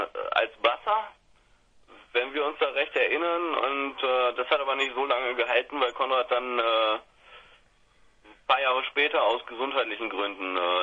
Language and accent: German; Hannover, Lower Saxony, Germany; Wir kommen aus zu drei Vierteln aus Hannover momentan und zu einem Viertel aus Celle.